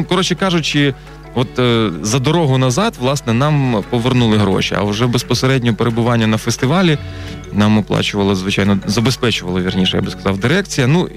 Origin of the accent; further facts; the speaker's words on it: Lutsk, Volyn Oblast, Ukraine; пограти на якихось там андеграундних концертах в моєму рідному Луцьку